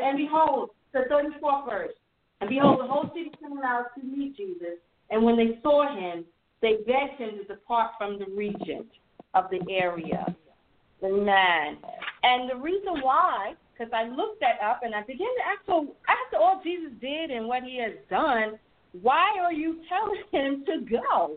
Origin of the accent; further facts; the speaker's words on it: New York, United States; now in Georgia, United States; I'm from New York, right? And I live in Georgia. And you know, it's a difference. The mentality is different. And sometimes my New York wants to come out on these Georgians.